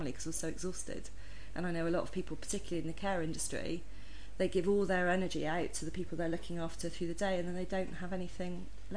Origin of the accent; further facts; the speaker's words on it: Bristol, South West England, United Kingdom; we're starting with Bristol because that's my hometown, but who knows?